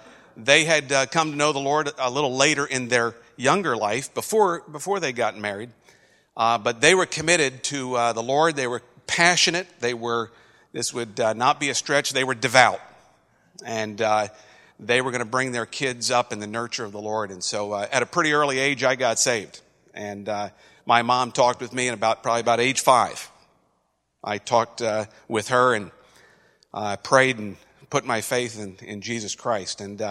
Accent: Newport, New Hampshire, United States; born there; I was born in Newport, New Hampshire, and to a couple of godly parents who didn't believe they were going to be able to have children.

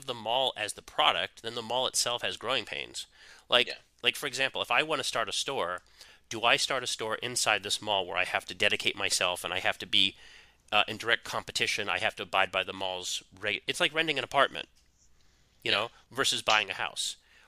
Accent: New England, United States; So I'm from the East Coast. I'm from New England.

